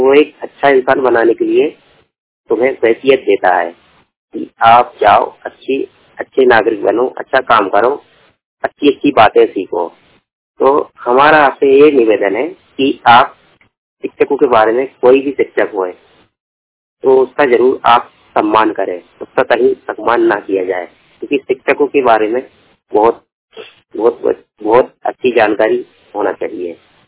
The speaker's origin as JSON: {"language": "Hindi", "town": "Bhopal", "region": "Madhya Pradesh", "country": "India", "said": "मैं भोपाल जिले का रहने वाला हूँ।"}